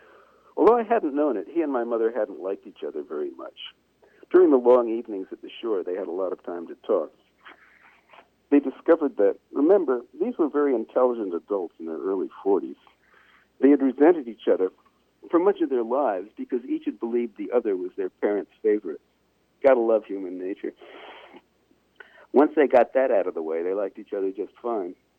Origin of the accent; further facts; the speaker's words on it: Bronx, New York, United States; From New York, yeah. I spent my early childhood in the Bronx, and Barbara and I lived in New York when we were first married.